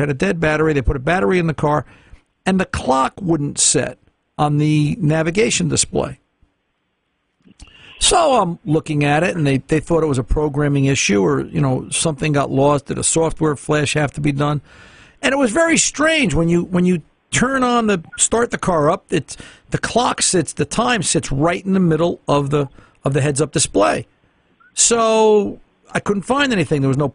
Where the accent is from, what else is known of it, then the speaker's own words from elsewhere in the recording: New Jersey, United States; The second one is, I was born and raised in Jersey.